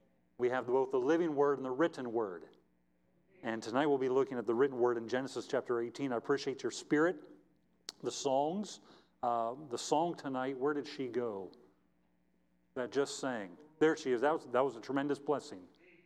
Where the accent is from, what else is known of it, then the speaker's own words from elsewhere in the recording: Ohio, United States; She grew up, we grew up really both in Trumbull County.